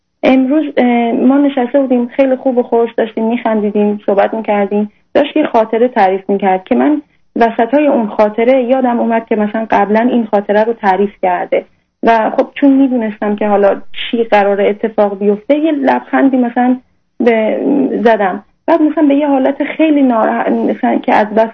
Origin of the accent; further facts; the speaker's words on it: Iran; now in Europe; از ایران اومدم.